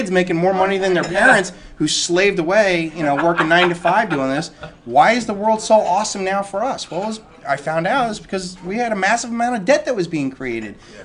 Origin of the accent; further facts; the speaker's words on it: Cleveland, Ohio, United States; Jump on her, Cleveland.